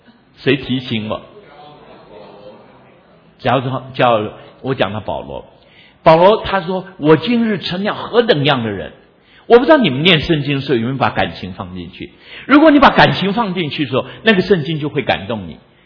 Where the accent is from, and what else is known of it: China